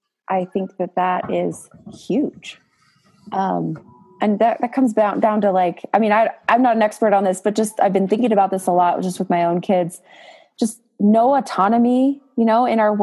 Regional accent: San Jose, California, United States; I wonder if I practiced in my hometown of like San Jose, California, I wonder, would I have the same barriers come up

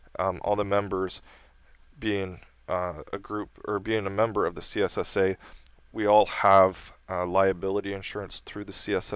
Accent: Canada; I'm a Canadian redneck on there. You know, I'm self-proclaimed redneck up here in Canada.

